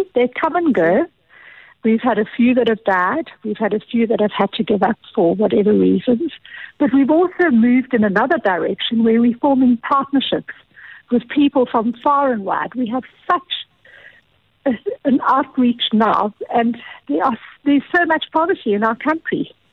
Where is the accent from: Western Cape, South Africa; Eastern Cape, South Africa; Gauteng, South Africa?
Eastern Cape, South Africa; Port Elizabeth; born there; I was born in Port Elizabeth